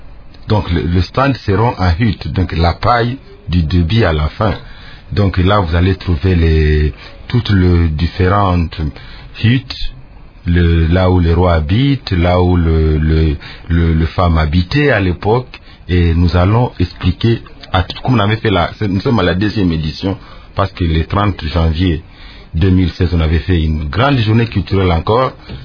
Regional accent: DR Congo; On est Mouchi, je suis fier d'être Mouchi. C'est pourquoi je suis congolais, parce que j'appartiens à la plus grande tribu du Congo.

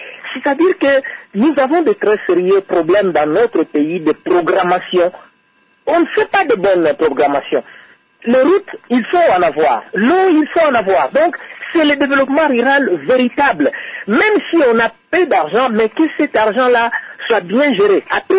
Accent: Kongo Central, DR Congo; Moi, je suis du Bas-Congo ici, je suis en Banzangou.

